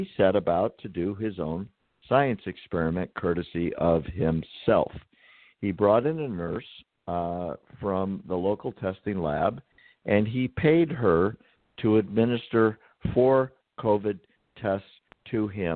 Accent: San Diego, California, United States; for San Diego County, my hometown. And I'm interested because I spent a great deal of my life there.

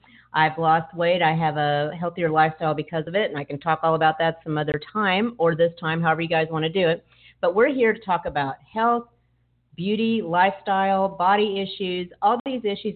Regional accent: Texas, United States; now in Los Angeles, United States; I am from Texas. I don't know if you've noticed. And I currently, y'all, I'm a resident of Los Angeles, California.

